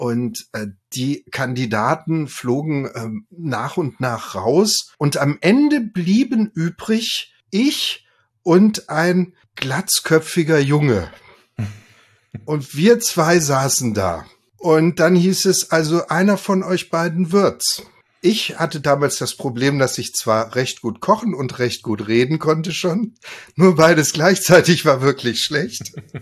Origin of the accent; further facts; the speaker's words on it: Ravensburg, Baden-Württemberg, Germany; Albert Bullay hatte eben das Restaurant Waldhorn in meiner Heimatstadt Ravensburg. Und das war das Schöne, das war ungefähr 300 Meter von unserer Wohnung entfernt.